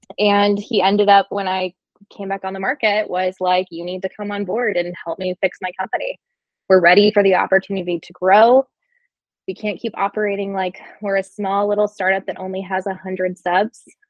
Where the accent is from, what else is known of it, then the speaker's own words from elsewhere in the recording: California, United States; So I grew up in Silicon Valley and I was obsessed with technology.